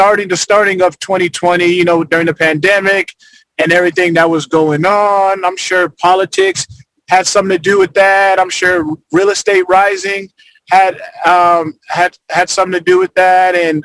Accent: Boston, Massachusetts, United States; born there; now in Arizona, United States; So I actually was born in Boston. I was born in Boston.

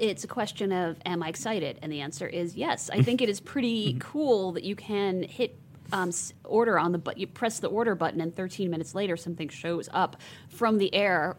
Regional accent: Brooklyn, New York, United States; I grew up in Brooklyn where people would set off firecrackers in the winter.

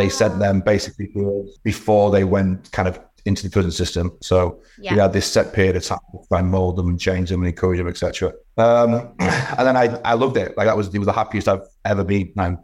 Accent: Scarborough, Yorkshire and the Humber, United Kingdom; now in Leeds, United Kingdom; I've been in Leeds for 15 years, but I'm not from Leeds originally. I'm from Scarborough.

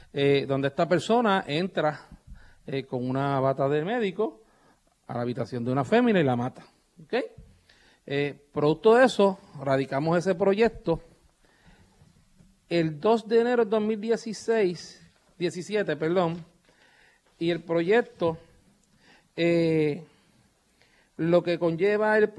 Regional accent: Ciales, Puerto Rico; Yo soy natural de Ciales.

